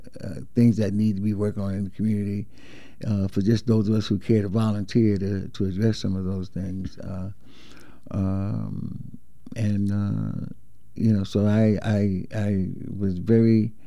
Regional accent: New York, United States; moved away; I'm originally from New York.

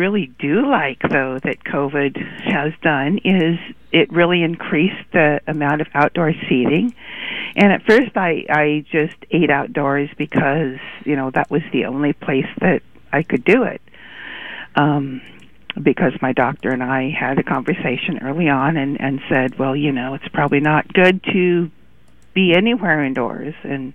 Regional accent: Pacific Northwest, United States; I grew up in the Northwest in the 70s, and, you know, there were maybe a third of the people that there are now. And so I work in the Northwest.

